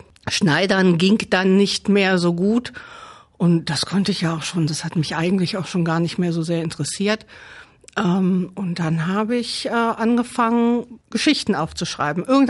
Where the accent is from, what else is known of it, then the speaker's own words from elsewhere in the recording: Braunschweig, Lower Saxony, Germany; Ich bin eine richtige Braunschweigerin. Ich bin hier geboren in Braunschweig, damals noch in der Hamburger Straße. Da war noch ein Krankenhaus und bin hier aufgewachsen, zur Schule gegangen